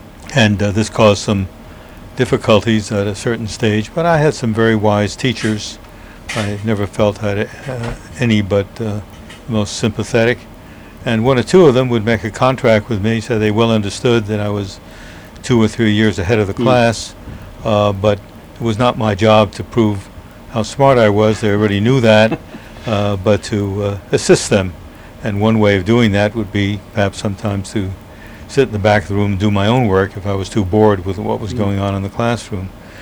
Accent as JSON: {"language": "English", "town": "Montclair", "region": "New Jersey", "country": "United States", "tie": "born there", "said": "Okay, well, I was born in Montclair, New Jersey on May 23rd, 1925, actually at Glen Ridge Hospital, which is just on the boundary."}